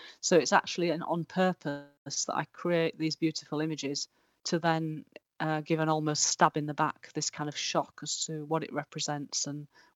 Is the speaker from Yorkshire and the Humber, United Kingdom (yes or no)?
yes; Hull, Yorkshire and the Humber, United Kingdom; I'm from Hull, which is on the east coast of England, and I spent quite a lot of time on beaches as a child, as everyone does, collecting natural objects and pieces of glass